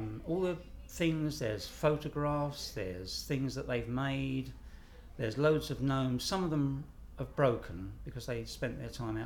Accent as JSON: {"language": "English", "town": "Croydon", "region": "London", "country": "United Kingdom", "said": "I'm 63 and I come from Croydon."}